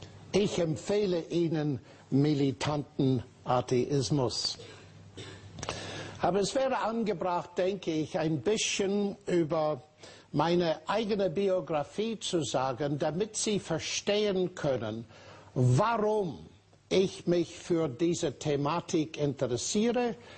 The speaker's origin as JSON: {"language": "German", "region": "Northern Ireland", "country": "United Kingdom", "tie": "born or raised there", "second_language": "German", "said": "Ich bin gebürtige Ire aus Nordirland. Und als ich vor vielen Jahren nach Cambridge kam, um Mathematik zu studieren"}